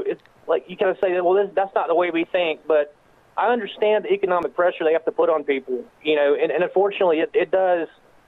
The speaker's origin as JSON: {"language": "English", "town": "Asheville", "region": "North Carolina", "country": "United States", "said": "I mean, Paul, you know I'm from Asheville."}